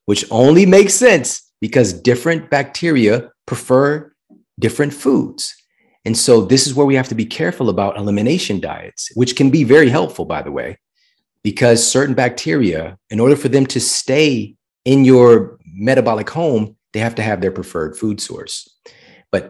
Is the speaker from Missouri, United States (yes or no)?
yes; St. Louis, Missouri, United States; And this was from my hometown. So it was St. Louis University.